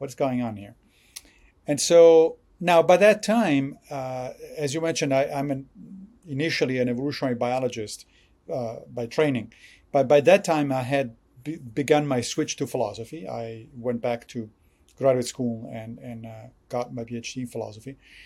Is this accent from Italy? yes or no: yes; Rome, Lazio, Italy; moved away; when I was growing up in Rome, Italy, in high school, I studied Latin